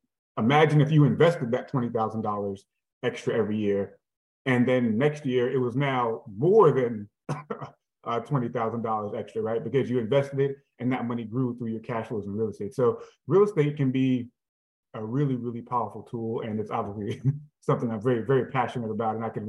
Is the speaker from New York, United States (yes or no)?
yes; New York, United States; I'm actually from Hollis, Queens, New York. Grew up right off of Hollis Avenue.